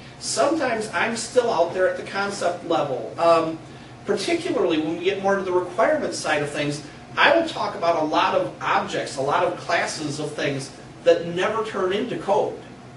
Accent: Michigan, United States; if I go through this whole interview without saying ain't or gonna, then nobody will know I'm from Michigan.

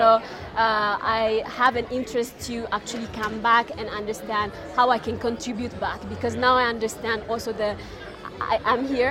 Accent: Eritrea; moved away as an adult; also born or lived in Milan; Yes, I'm from Eritrea.

